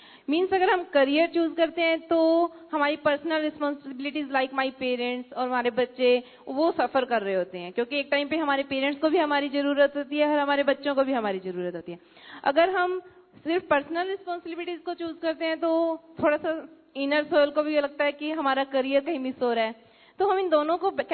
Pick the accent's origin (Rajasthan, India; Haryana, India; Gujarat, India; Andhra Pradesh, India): Haryana, India; Faridabad; मैं फरीदाबाद से हूँ।